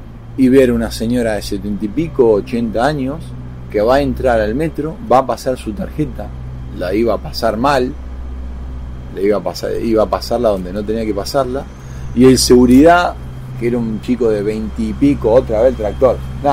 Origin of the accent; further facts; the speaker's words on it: Mexico; A mí, yo que vine de México, me llamó mucho la atención.